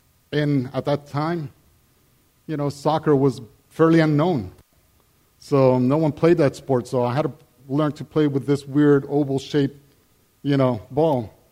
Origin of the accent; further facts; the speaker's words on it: Costa Rica; I grew up in Costa Rica in a very small rural town. population currently is about 8,000. So, you know, back then when I lived, I was born there, probably we didn't even crack 1,000.